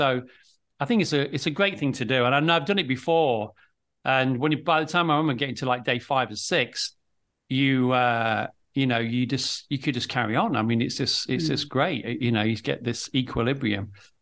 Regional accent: Manchester, North West England, United Kingdom; I'm from Manchester, or, you know, up north.

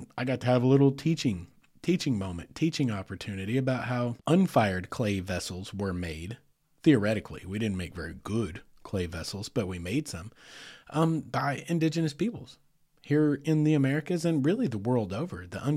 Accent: Heavener, Oklahoma, United States; but when I grew up in Heavener, we could take four-wheelers from the town of Heavener all the way to nearly Waldron

